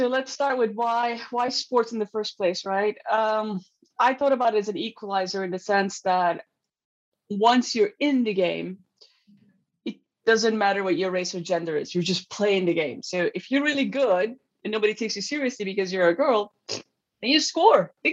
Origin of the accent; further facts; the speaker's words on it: Turkey; So I grew up in Turkey